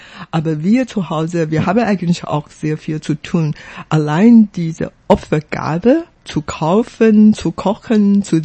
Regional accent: Miaoli, Miaoli County, Taiwan; German is a second language; Wie gesagt, ich komme aus Miaoli und viele Verwandten leben immer noch in Miaoli

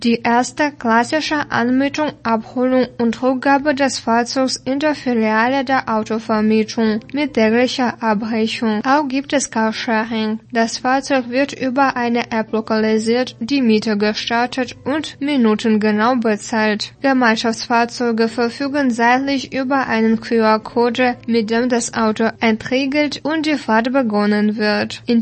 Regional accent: Gera, Thuringia, Germany; so auch in meiner Heimatstadt Gera.

